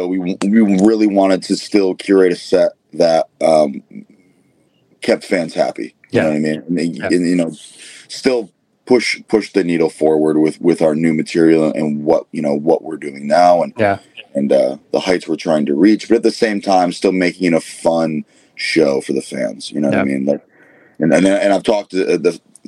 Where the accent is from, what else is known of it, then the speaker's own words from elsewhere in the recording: Saginaw, Michigan, United States; I grew up in Saginaw, Michigan. So I'm north east of Lansing.